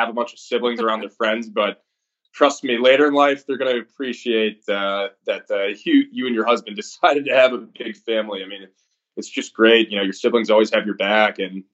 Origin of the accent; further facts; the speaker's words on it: Milwaukee, Wisconsin, United States; also born or lived in Oregon / Texas / Green Bay; I was born in Oregon. I lived there for about 4 months when I was an infant, and then moved to Texas for 2 years. And then thereafter, I moved to Wisconsin. More specifically, I lived in Milwaukee for about 13 years